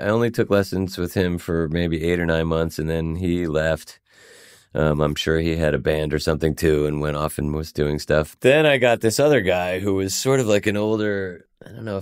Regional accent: Swarthmore, Pennsylvania, United States; It was at Swarthmore Music, where I grew up in Swarthmore, Pennsylvania.

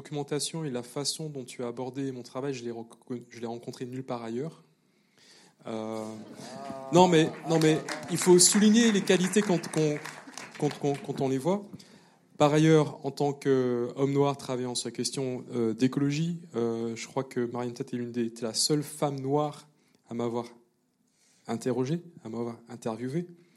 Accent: Martinique; now in Paris, France; Je suis martiniquais, chercheur engagé aujourd'hui, vivant et travaillant au CNRS à Paris.

